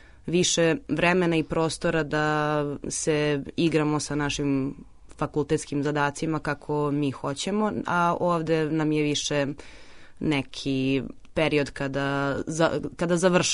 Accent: Belgrade, Serbia; mislim iz Beograda sam, tako da se ipak ovde više osjećam kao kod kuće, ali sa druge strane u Kosovskoj Mitrovici imam neku vrstu mira koju nemam u Beogradu.

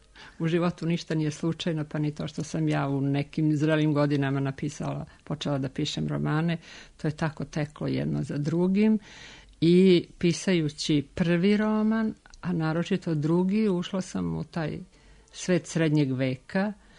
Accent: Rožaje, Montenegro; now in Belgrade, Serbia; Ja sam iz Rožaja.

